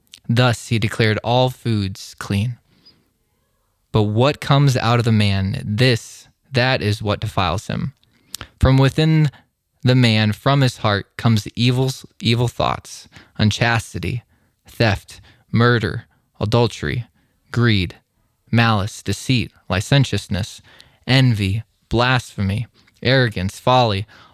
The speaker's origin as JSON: {"language": "English", "region": "Iowa", "country": "United States", "said": "So I'm originally from Iowa. And I love just each and every day we would have Sunday meals."}